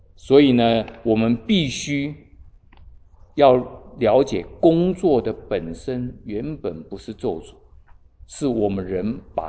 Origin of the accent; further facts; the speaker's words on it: Taiwan; now in United States; 我们从台湾来，有的时候来了美国久了呢